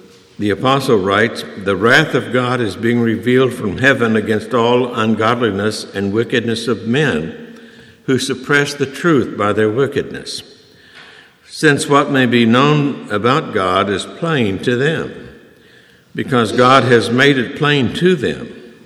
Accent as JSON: {"language": "English", "region": "Oklahoma", "country": "United States", "tie": "born or raised there", "said": "When I was a young boy growing up in Oklahoma"}